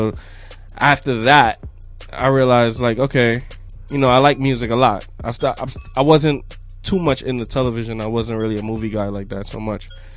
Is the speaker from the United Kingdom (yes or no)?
no; St. Lucia; born there; No, but so I was born in St. Lucia.